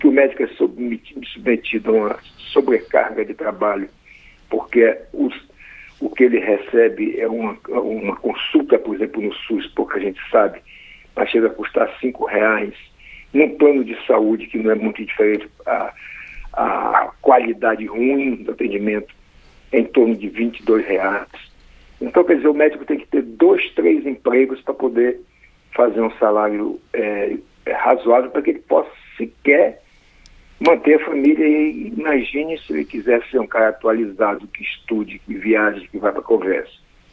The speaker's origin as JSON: {"language": "Portuguese", "region": "Roraima", "country": "Brazil", "said": "Eu me formei em Belém, saí de Roraima para me formar em Belém, na região amazônica mesmo."}